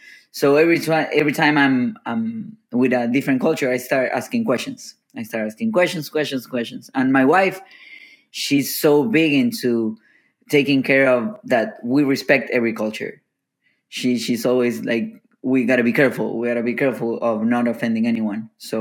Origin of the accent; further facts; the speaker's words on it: Argentina; now in Miami, United States; Even there's stuff that I'm from Argentina, but there are words that I say that are like cursing for other Hispanics. but I'm not cursing in Argentinian, basically.